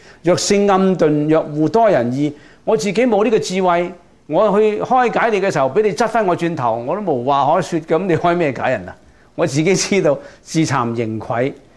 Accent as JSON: {"language": "Cantonese", "region": "Guangdong", "country": "China", "said": "我哋廣東人時常講呢句"}